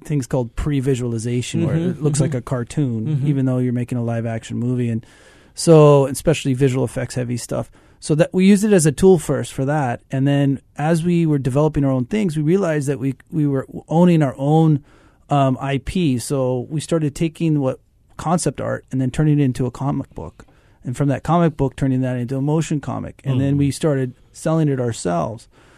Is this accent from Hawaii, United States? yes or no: yes; Kona, Hawaii, United States; And growing up in Kona, we only had one cinema. It was kind of a funky cinema and had lice a lot of the time, so you wouldn't go to it.